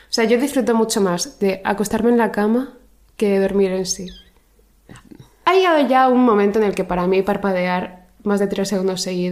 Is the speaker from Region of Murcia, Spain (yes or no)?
yes; Region of Murcia, Spain; Soy murciana, lo siento.